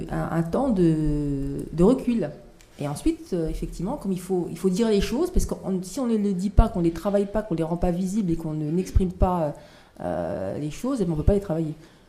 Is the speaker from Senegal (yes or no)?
no; France; Je suis française à part entière avec des origines variées.